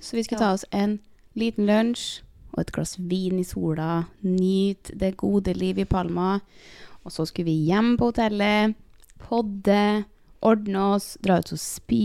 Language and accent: Norwegian; Trondheim, Trøndelag, Norway; Vi var sånn, ja, vi er fra Trondheim.